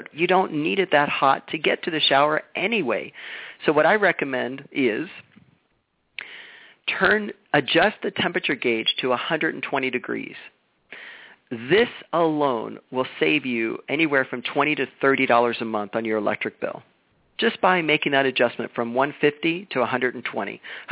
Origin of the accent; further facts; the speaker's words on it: Florida, United States; Now, I came from Florida, and my hot water heater tank was actually in my garage